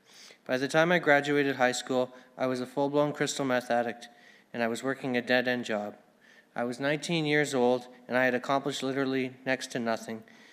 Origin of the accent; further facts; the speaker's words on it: London, Ontario, Canada; born there; now in Alberta, Canada; I'm 24 years old, and I've been in Teen Challenge Alberta for 5 months. I was born in London, Ontario, with very loving parents and an older brother. I was not raised Christian